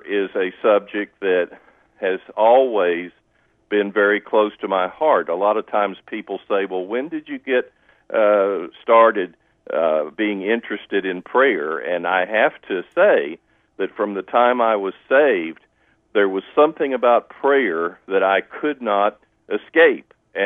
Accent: Oklahoma, United States; also born or lived in Washington, D.C. / Kentucky; I grew up in Oklahoma and was born there, raised there. And then my dad, who was a professional musician with the symphony orchestra, moved around in different places on the mainland. And we went to Washington, D.C., and we went to Kentucky.

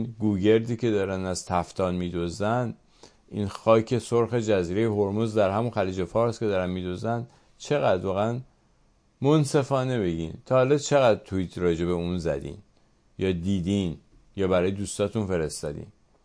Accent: Iran; به عنوان یه ایرانی که بالاخره یه وقتی یه 7-8-10 سالی از وقت و زندگی عمرم گذاشتم توی این کار

